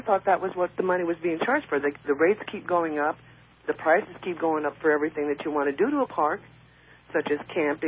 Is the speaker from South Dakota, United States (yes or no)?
yes; South Dakota, United States; now in Nebraska, United States; I've been to, I come from South Dakota.